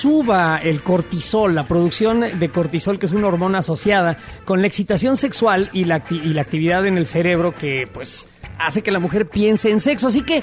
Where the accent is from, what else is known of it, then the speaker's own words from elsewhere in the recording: Mexico; yo sí soy mexicano